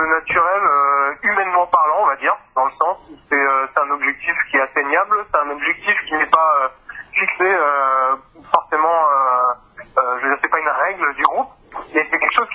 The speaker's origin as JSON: {"language": "French", "town": "Lyon", "region": "Auvergne-Rhône-Alpes", "country": "France", "said": "Donc on est de Lyon, on est de la scène lyonnaise"}